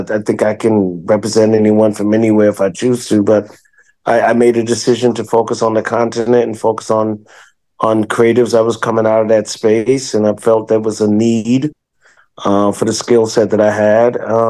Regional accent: Manchester, Jamaica; I'm from Manchester, Jamaica.

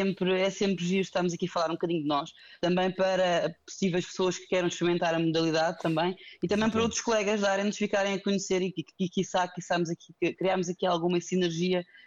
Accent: Lisbon, Portugal; tenho 27 anos, sou natural de Lisboa, mais propriamente de Caneças

